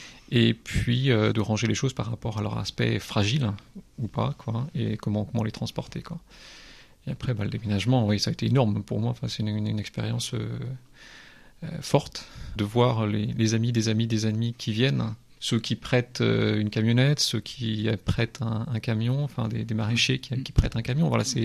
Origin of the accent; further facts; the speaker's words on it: Nantes, Pays de la Loire, France; Je suis nantais d'origine, mais j'ai été un petit peu adopté dans le coin